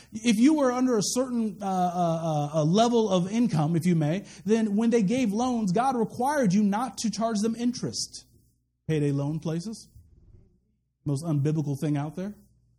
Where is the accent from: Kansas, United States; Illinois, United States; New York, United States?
Kansas, United States; I come from Kansas. I know what it's like out there.